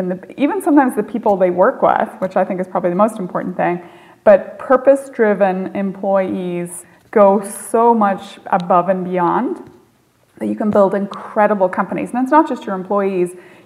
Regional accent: Northern Ireland, United Kingdom; girl growing up in Northern Ireland in the Troubles

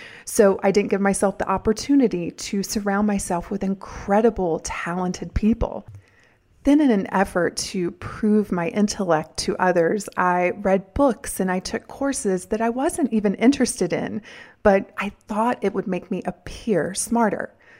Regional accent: the South, United States; Between my accent, the stigma of being a blonde and being raised in the south without a lot of money

